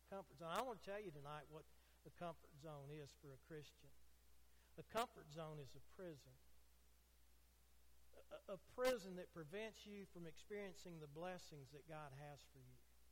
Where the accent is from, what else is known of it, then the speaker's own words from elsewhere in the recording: Nashville, Tennessee, United States; remember I was born and raised in Nashville